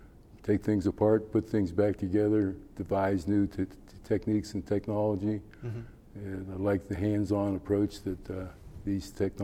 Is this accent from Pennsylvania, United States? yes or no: yes; Pittsburgh, Pennsylvania, United States; Well, I was raised in Pittsburgh.